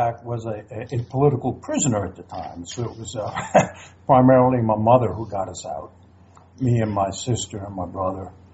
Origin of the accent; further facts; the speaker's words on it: Cuba; Cuba was communist, and there was a lot of gun grabbing. Gun ownership was banned in my home country